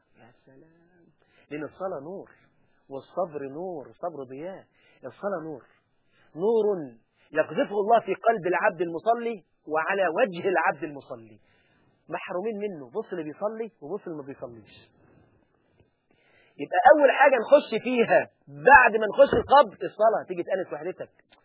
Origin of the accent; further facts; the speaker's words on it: Egypt; في الصعيد عندنا في مصر